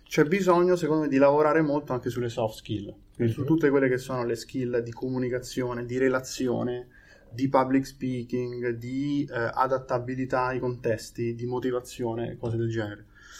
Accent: Rome, Lazio, Italy; now in Modena, Italy; Io sono di Roma, però sono di base qui in zona da appunto 8 anni e mezzo.

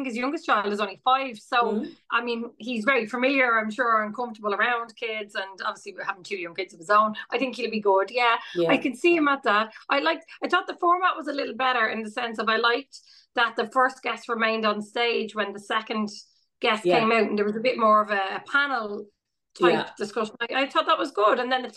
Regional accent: Ireland; we're Irish people in particular, we go in for the self-deprecating humour.

